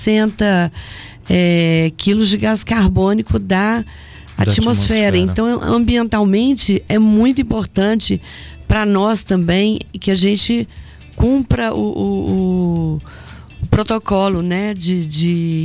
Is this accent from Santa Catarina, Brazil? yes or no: no; Varginha, Minas Gerais, Brazil; also born or lived in Caxambu; Então eu nasci em Varginha. Morei em Caxambu, estudei em Caxambu e passava as férias aqui na fazenda em Minduri